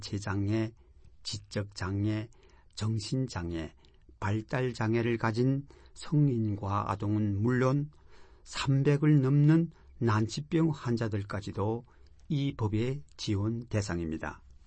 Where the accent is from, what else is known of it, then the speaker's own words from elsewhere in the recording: North Korea; now in Japan; 저는 북조선 출신자로 일본에서 생활하며 다양한 경험을 쌓고 새로운 세상을 접해왔습니다.